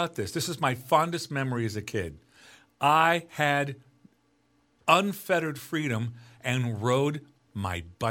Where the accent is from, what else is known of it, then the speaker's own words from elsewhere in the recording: Oregon, United States; now in California, United States; That was where I grew up in Oregon.